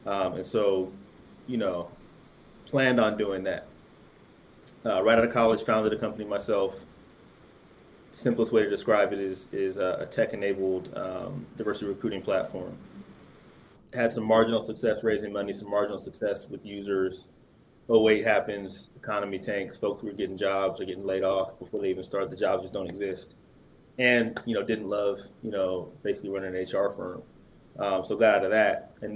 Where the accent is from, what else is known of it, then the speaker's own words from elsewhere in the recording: California, United States; I grew up in Silicon Valley. I had, you know, friends in all the different neighborhoods that exist here.